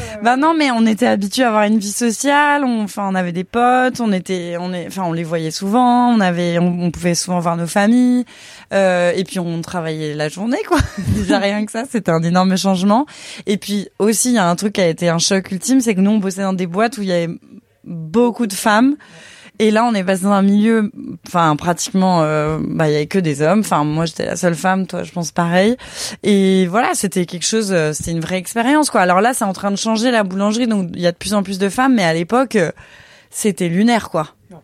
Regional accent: Lyon, Auvergne-Rhône-Alpes, France; now in Paris, France; moi je suis lyonnaise à la base, donc Jocteur c'était un peu une petite institution quand j'étais petite.

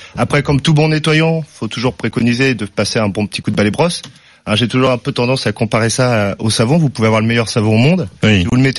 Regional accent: Normandy, France; Je suis normand aussi.

